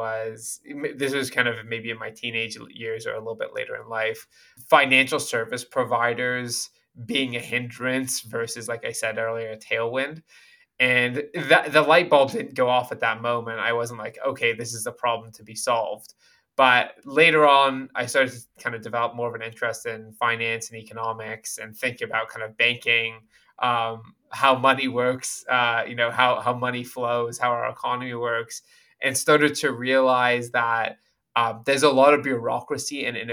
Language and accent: English; London, United Kingdom; I actually grew up in England, so I'm originally from London.